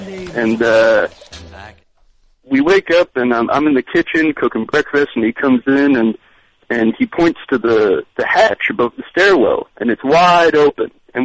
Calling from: New York, United States; from Rockland County.

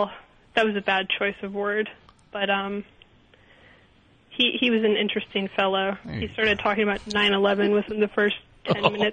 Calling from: Los Angeles, California, United States; I'm calling from Los Angeles.

